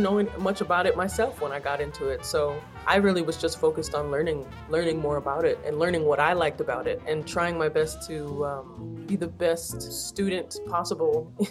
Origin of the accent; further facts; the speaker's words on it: New York, United States; So growing up in New York, but especially in my family's, you know, the way that my family is built or set up, it's founded upon our love for music.